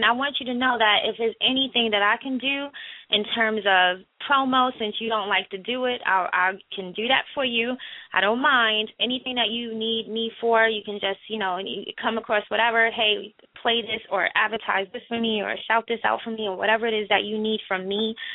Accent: New York, United States; I'm from New York. So I'm based in New York.

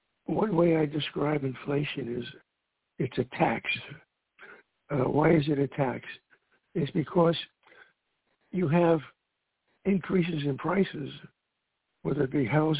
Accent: New York City, New York, United States; born there; I was born in New York City.

